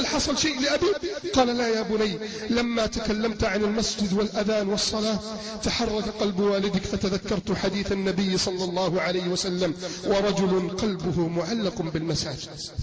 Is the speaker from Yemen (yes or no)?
no; Cairo, Cairo Governorate, Egypt; يحكي لي أحد المشايخ في ميدان التحرير عندنا في القاهرة،